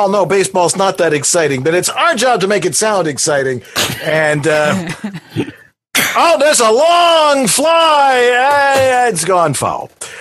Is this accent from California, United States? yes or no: no; Buffalo, New York, United States; accent: Buffalo; See, now in Buffalo, we don't have an accident. We just talk like this. Hey, we're from Buffalo. No accent.